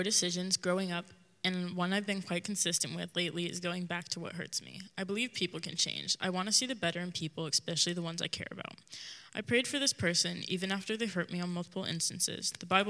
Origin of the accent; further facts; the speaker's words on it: Everett, Washington, United States; I'm from Everett, but right now I'm visiting family down here. And I'm 14 years old